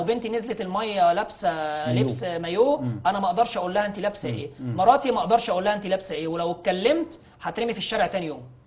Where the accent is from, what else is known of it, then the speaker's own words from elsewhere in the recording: Upper Egypt, Egypt; انا راجل من الصعيد.